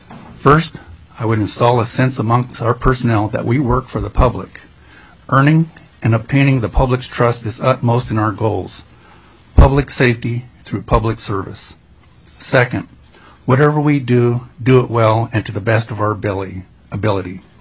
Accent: Cantwell, Alaska, United States; I grew up in Cantwell. I was brought up in two worlds, so to speak, a traditional Alaska Native home and the Western culture.

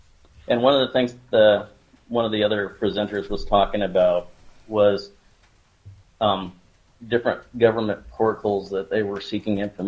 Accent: Alaska, United States; born there; I was born in Alaska.

